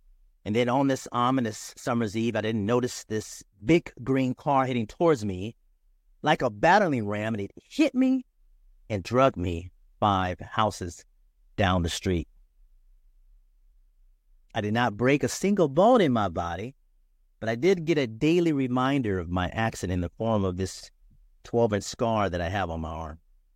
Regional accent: California, United States; I was born and raised in California.

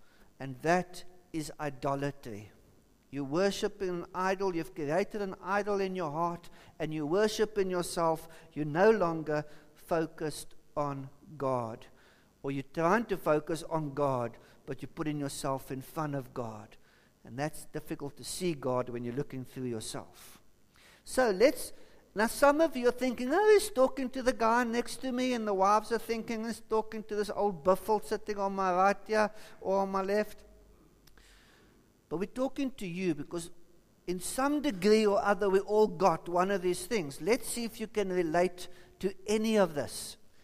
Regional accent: South Africa; Hey, I'm a South African, what can I say?

